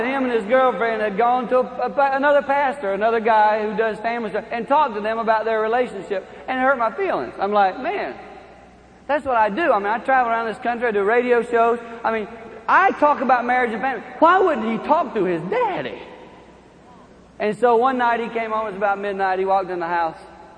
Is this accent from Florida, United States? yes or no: no; Highland, Michigan, United States; in my hometown of Highland, Michigan, there was a high school basketball game between Detroit Country Day.